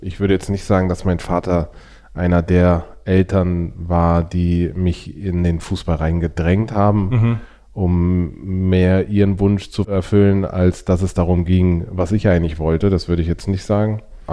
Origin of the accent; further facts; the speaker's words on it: Karlsruhe, Baden-Württemberg, Germany; Ja, ich bin geboren in Karlsruhe 1987, Januar 1987. Geboren und aufgewachsen in einer klassischen Patchwork-Familie, wie man sie heute nennt.